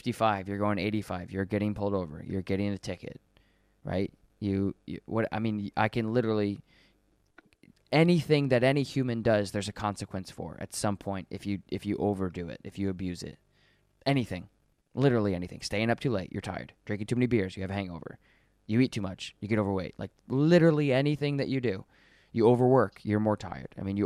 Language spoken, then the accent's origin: English; Colorado, United States; born there; So the weird thing is I'm from, I was born in Colorado.